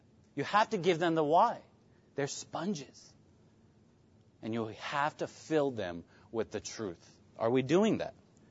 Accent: New York, United States; Yeah. I grew up in New York, and I think about the assembly I grew up in, Indian Assembly.

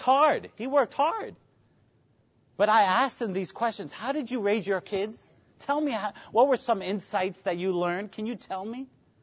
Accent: New York, United States; Yeah. I grew up in New York, and I think about the assembly I grew up in, Indian Assembly.

